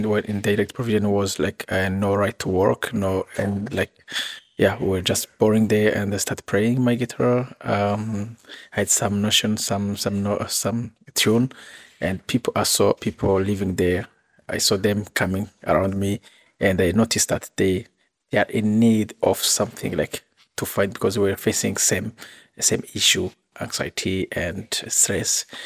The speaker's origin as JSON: {"language": "English", "country": "Burundi", "second_language": "English", "said": "myself, I'm from Burundi"}